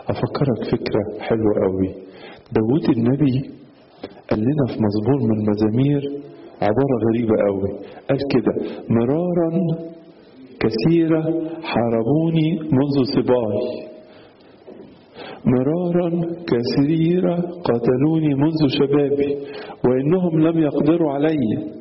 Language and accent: Arabic; Egypt; احيانا عندنا في مصر بيوصفوا الستات